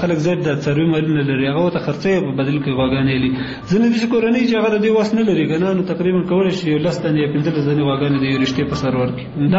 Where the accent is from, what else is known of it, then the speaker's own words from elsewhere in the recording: Kunar, Afghanistan; زه اصلا د کونړ ولایت اوسېدونکی یم. ګوره، ما په نورستان کې وخت هم تېر کړی،